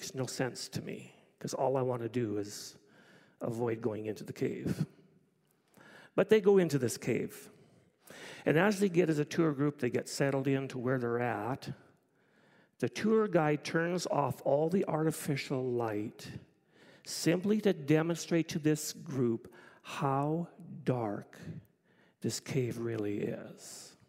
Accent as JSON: {"language": "English", "town": "Rosthern", "region": "Saskatchewan", "country": "Canada", "tie": "born or raised there", "said": "As a kid, I grew up in Rostern, Saskatchewan. And out of Rostern, 5 miles east, would be our farm."}